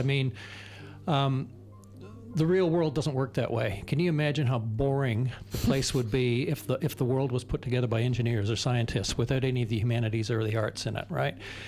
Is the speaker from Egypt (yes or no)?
no; Canada; I'm Canadian, not American, if you're wondering about my accent. So it was a big deal. I'm from a town of 500 people